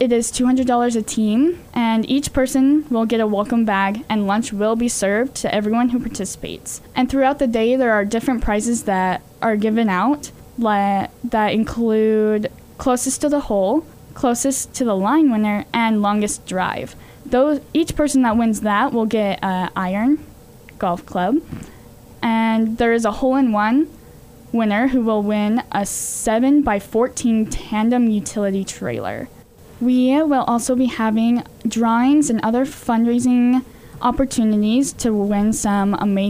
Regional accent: Castle Dale, Utah, United States; I'm from Castle Dell.

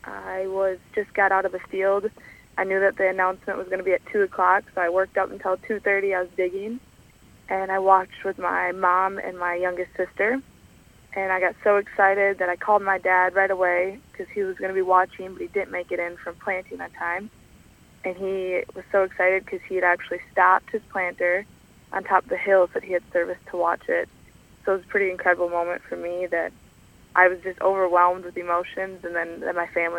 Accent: Kellogg, Minnesota, United States; I'm from Kellogg, Minnesota … And I grew up on my family's 150 dairy cow farm that's ran by my parents and oldest brother.

